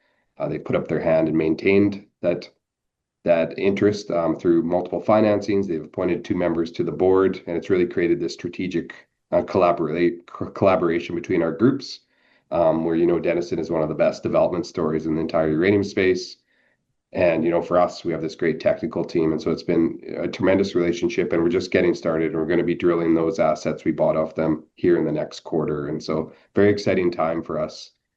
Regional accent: Saskatchewan, Canada; And I grew up in Saskatchewan, the region where it's located.

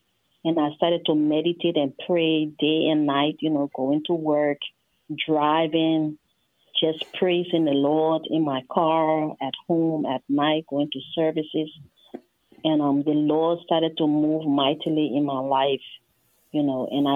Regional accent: Monrovia, Montserrado, Liberia; now in United States; Yes, I'm from Monrovia, Liberia, West Africa. And it's a beautiful country, predominantly a Christian nation, but they also have Muslims and other group of people

